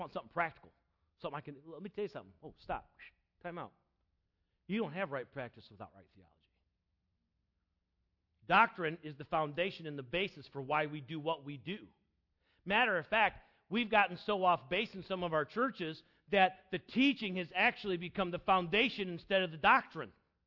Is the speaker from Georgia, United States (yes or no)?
no; South Carolina, United States; I'm from the South. I grew up in South Carolina, okay?